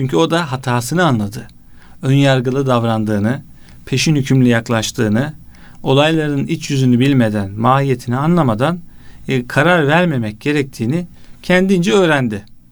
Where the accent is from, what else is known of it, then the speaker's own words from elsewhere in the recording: Esenler, Istanbul, Turkey; Esenler gibi bir çok kültürlü bir yerde büyüdüm. Türkler, Kürtler, Aleviler, Ermeniler, böyle çok farklı insanlarla bir arada oldum.